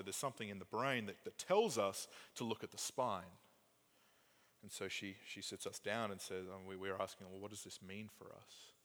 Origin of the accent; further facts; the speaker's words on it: Australia; moved away; Just for those of you who are new, I came from Australia.